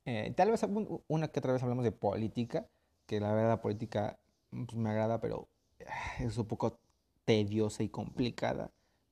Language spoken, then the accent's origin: Spanish; Mexico; yo soy mexicano, yo pertenezco al país de México, vivo aquí en México